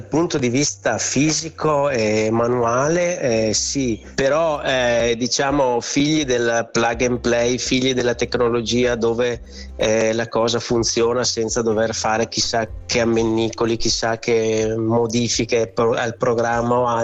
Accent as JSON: {"language": "Italian", "town": "Salcedo", "region": "Veneto", "country": "Italy", "tie": "born or raised there", "lives_now": "Lugo di Vicenza, Italy", "said": "viviamo nel Vicentino, diciamo alla base della pedemontana veneta. Il mio paese di origine è Salcedo, mentre vivo da tanti anni a Lugo di Vicenza, a 2-3 chilometri dal paese dove sono nato."}